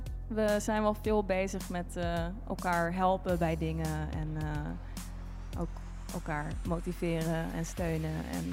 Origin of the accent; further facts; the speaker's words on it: Reeuwijk, South Holland, Netherlands; Ik omschrijf het altijd als gras en koeien. Want het is niet veel meer dan dat.